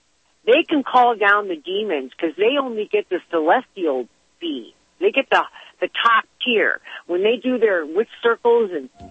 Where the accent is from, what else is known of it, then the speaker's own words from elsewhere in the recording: United States; As an American, I thought I would never have to live under religious law.